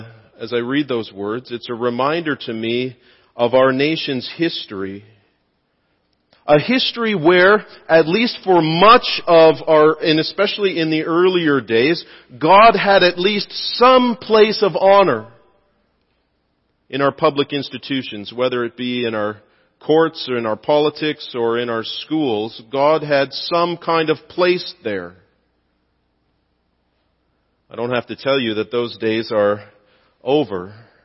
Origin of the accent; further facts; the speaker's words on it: Canada; I've been born and raised in Canada. I love the country.